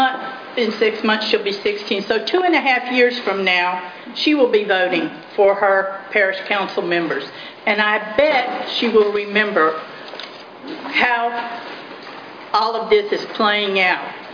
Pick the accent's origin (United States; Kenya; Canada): United States; Denham Springs, Louisiana; I'm from District 3 and from Denham Springs.